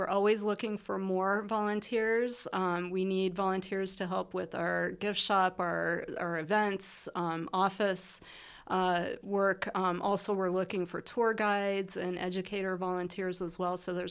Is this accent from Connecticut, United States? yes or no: no; Colorado, United States; Yeah, I grew up in Colorado, not far from Rocky Mountain National Park.